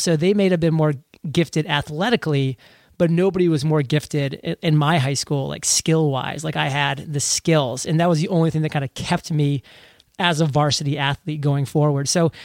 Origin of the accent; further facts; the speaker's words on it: Maine, United States; We were a little bit inland. I mean, we could basically throw a rock, like figuratively, into the ocean. I mean, I was about 15 minutes from Kennebunkport